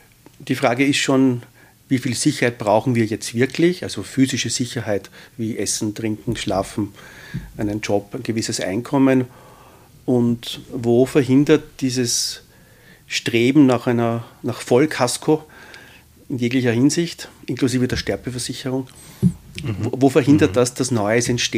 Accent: Austria; Also wir wissen, dass wir als Österreicher so zwischen 80 und 84 Jahre alt wären, statistisch.

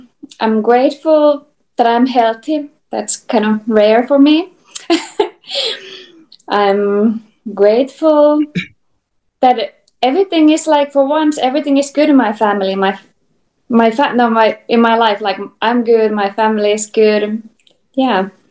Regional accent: Kirkkonummi, Uusimaa, Finland; it was like 2 miles to my school, 2 miles to my friends. I lived in the middle of nowhere.

